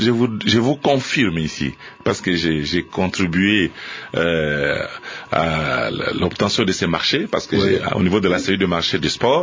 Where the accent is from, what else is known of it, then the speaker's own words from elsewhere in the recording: Lubumbashi, Haut-Katanga, DR Congo; je lui dis que je viens de Lubumbashi